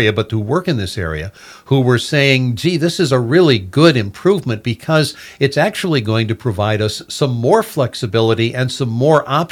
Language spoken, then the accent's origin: English; Michigan, United States; Yeah, I grew up in Southwest Michigan in the building business. I spent some time in real estate down there.